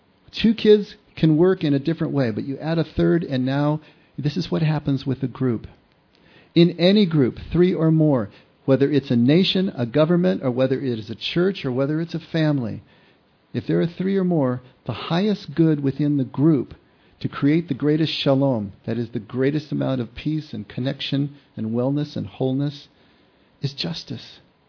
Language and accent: English; California, United States; I was from Southern California.